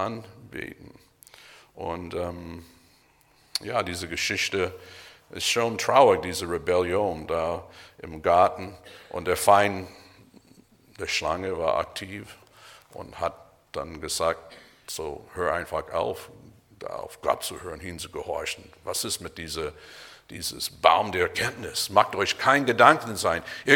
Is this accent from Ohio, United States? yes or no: no; Michigan, United States; als Teenager bin ich aufgewachsen in Bundesstaat Michigan, am Michigansee